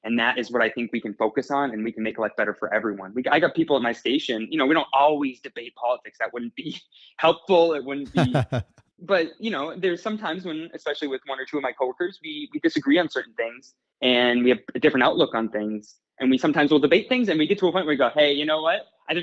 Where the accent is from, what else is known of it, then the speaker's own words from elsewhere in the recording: Elk River, Minnesota, United States; I moved to Minneapolis from my hometown of Elk River, Minnesota, which is kind of a small town just outside of Minneapolis.